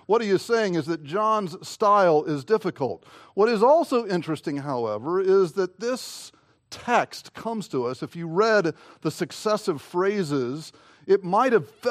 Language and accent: English; North Carolina, United States; My wife and I both grew up, I grew up in North Carolina, she grew up in Texas, and we know that below the Mason-Dixon line, something happens when it comes to potluck.